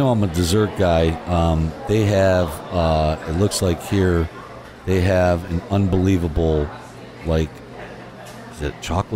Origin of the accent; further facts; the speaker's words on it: Binghamton, New York, United States; I'm originally from Binghamton, New York